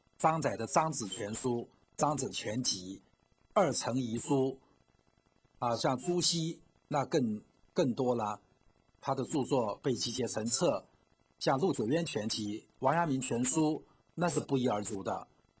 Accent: China; 就一直主导着我们中国人的生活思想。

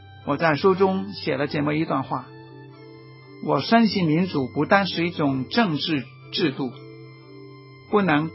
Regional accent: Guangdong, China; 有些人就是好像我们广东人说，穿起龙袍都不像皇帝

